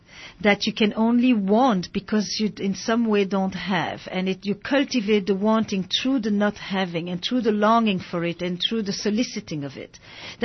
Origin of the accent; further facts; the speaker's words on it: Flanders, Belgium; English is a second language; The Flemish part of Belgium, and they'll make fun of me because I have an accent